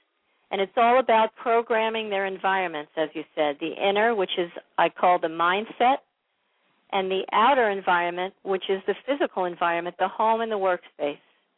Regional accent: New York, United States; also born or lived in Anchorage; I was living in Anchorage, Alaska at the time. I'm from New York originally.

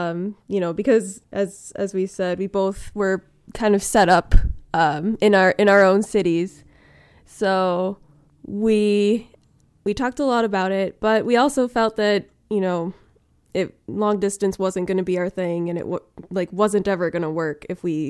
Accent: Milwaukee, Wisconsin, United States; I actually originally, I'm from the Milwaukee area and I went away to school and I came back because he was going to school here in Milwaukee.

